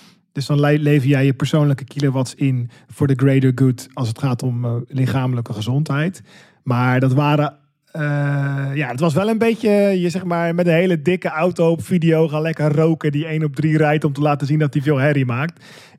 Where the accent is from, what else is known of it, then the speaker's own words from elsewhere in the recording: Netherlands; born there; ik ben geboren in Nederland